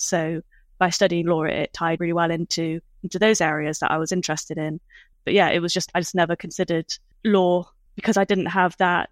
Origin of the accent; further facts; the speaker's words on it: South West England, United Kingdom; I grew up in Gloucestershire, so the University of Bristol was my local university